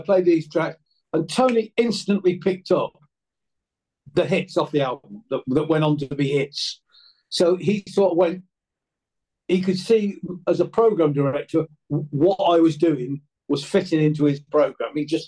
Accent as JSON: {"language": "English", "town": "Coventry", "region": "West Midlands", "country": "United Kingdom", "tie": "born there", "said": "I was born in Coventry"}